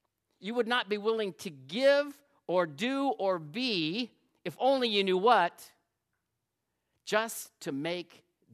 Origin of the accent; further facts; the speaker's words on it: Phoenix, Arizona, United States; Hey, man, I'm from Phoenix. What do I know about driving in the snow, right?